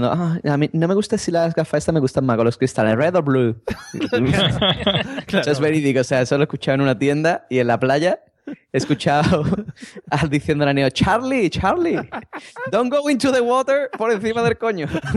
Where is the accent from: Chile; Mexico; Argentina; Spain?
Spain; Cádiz, Andalusia; now in Berlin, Germany; Yo soy gaditano, yo tengo mi forma de hablar, vale, mis costumbres.